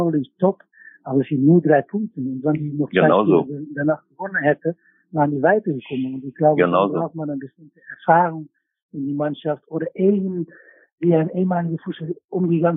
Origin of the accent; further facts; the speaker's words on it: Netherlands; ich bin natürlich aufgewachsen bei Ajax und mit ganz viel Druck und wie eigentlich alle in Holland.